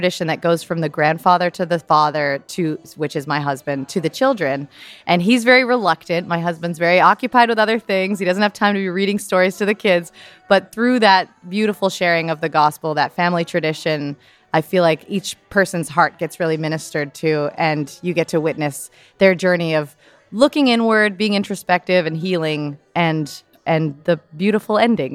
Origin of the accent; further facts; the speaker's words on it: Manchester, New Hampshire, United States; And I auditioned and got into a production in Manchester, New Hampshire, where I was growing up.